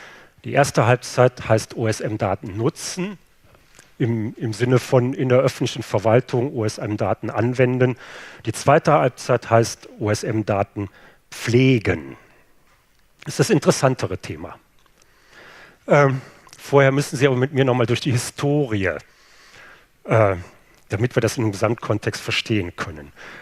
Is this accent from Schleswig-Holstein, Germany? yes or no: no; North Rhine-Westphalia, Germany; Ich habe gesagt, ich komme aus dem Ruhrgebiet.